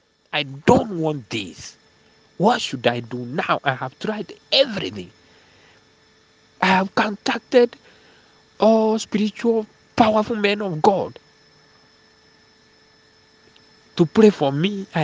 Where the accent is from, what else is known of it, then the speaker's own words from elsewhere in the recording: Kenya; now in Johannesburg, South Africa; I'm from Kenya. I'm a Kenyan, but I'm residing in Johannesburg, South Africa.